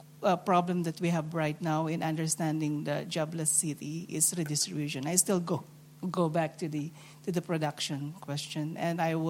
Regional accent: Philippines; I come from the Philippines, and then I know about the third world

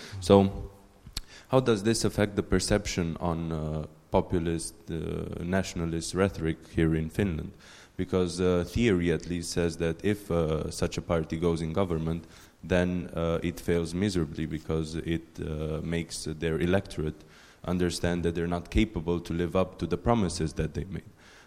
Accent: Romania; I'm from Romania.

